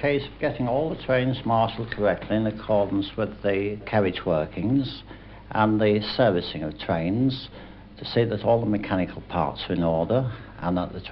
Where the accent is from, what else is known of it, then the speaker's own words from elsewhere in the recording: Lincoln, East Midlands, United Kingdom; born there; Well, yes, I was born in Lincoln